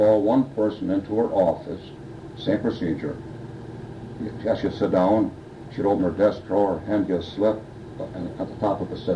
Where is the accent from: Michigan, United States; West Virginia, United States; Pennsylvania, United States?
Michigan, United States; Lansing; I was born and raised in Lansing. Graduated from Eastern High School. Took some courses at MSU.